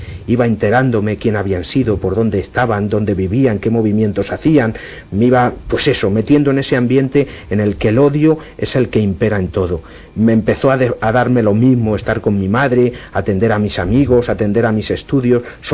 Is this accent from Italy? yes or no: yes; Syracuse, Sicily, Italy; also born or lived in Spain; yo soy de Italia, ¿no? De una isla que se llama Sicilia, y allí hay una ciudad que se llama Siracusa. Pues ahí nací yo. Lo que pasa es que mi madre es de aquí, de España, de los Montes de Toledo